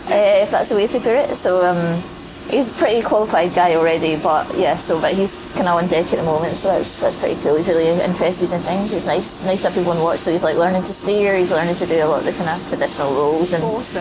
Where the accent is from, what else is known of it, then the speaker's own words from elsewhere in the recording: Scotland, United Kingdom; Yeah, I think it's the accent. They're terrified of me because I'm Scottish.